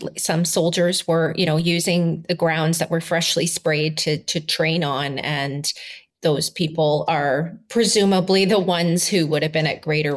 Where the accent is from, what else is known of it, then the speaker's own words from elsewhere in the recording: Canada; what, of course, interested me as a Canadian, as the Atlantic reporter.